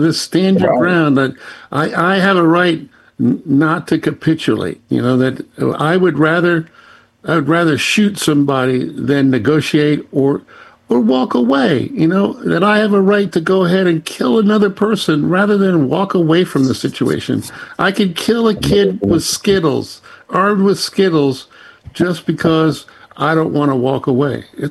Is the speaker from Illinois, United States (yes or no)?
no; Memphis, Tennessee, United States; I grew up with guns. I told you, I grew up in Memphis, and I grew up shooting rifles and shotguns, even shot pistols.